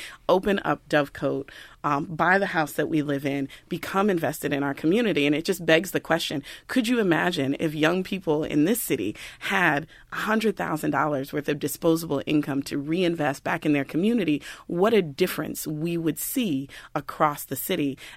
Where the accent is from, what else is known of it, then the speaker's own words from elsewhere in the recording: Oakland, California, United States; also born or lived in Washington, D.C.; So I was born in D.C. I grew up in Oakland. I don't claim Brooklyn.